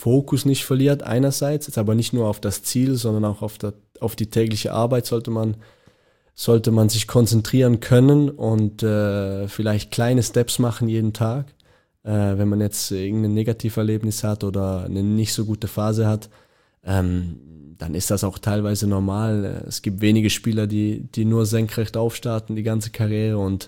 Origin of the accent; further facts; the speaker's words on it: Switzerland; now in Germany; auch so als Schweizer ist die deutsche Mentalität schon näher als der Süden, würde ich jetzt sagen.